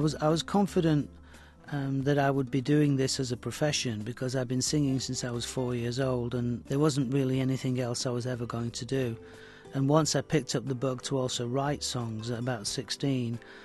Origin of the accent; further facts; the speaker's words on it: United Kingdom; probably principally because we're Europeans, you know, and we're British.